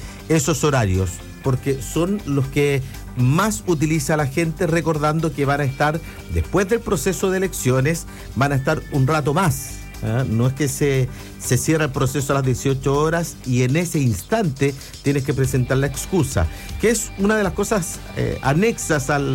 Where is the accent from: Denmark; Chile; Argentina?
Chile; moved away; Yo no pago impuestos en Chile, si bien quiero mi país, me importa lo que pase en mi país